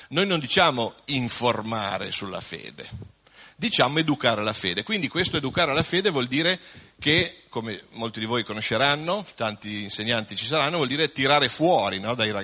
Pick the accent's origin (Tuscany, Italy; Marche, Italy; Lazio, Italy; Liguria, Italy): Liguria, Italy; Vernazzola; born there; now in Parma, Italy; Io abito a Parma da 22 anni, ma sono nato a Vernazzola, quindi potete immaginare la mia infanzia dove è stata.